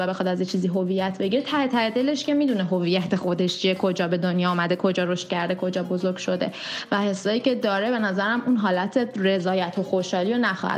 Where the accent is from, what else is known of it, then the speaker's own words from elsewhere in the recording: Iran; من ایرانی هستم